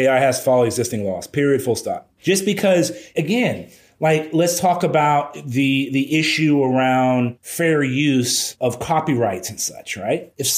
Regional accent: Texas, United States; You know, I'm from South Texas. We don't play hockey down here.

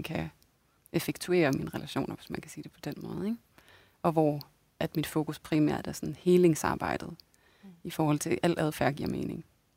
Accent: Aarhus, Central Denmark Region, Denmark; jeg kommer fra Jylland, og nærmere bestemt Aarhus. Mm. Der bor jeg

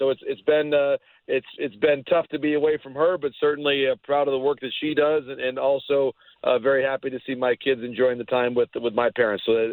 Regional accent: Bay City, Michigan, United States; I grew up in Bay City, which is in Bay County. Aranac is the county just north of that.

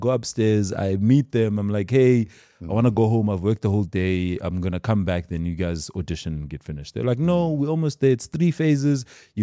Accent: KwaZulu-Natal, South Africa; I come from the South Coast.

